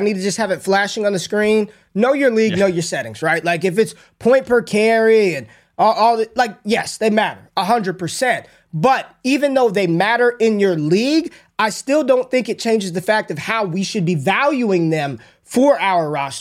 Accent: Las Vegas, Nevada, United States; Now, where am I from, Jay? Where's my hometown? Where am I from? Las Vegas.

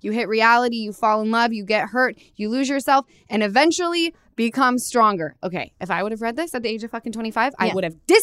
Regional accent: Utah, United States; because I come from Utah. Everyone's married 6 kids deep at mm-hmm. my age.

